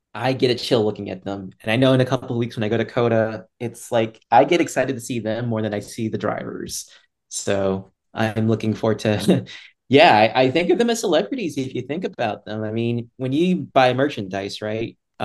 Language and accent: English; Boston, Massachusetts, United States; For me, my standards, because I'm from Boston, anything west of Texas is